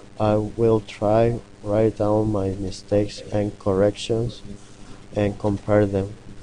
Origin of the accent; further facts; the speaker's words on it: Guatemala; English is a second language; moved away as an adult; now in San Diego, United States; I'm from Guatemala. I'm 23 years old. I have been living in San Diego for 6 months.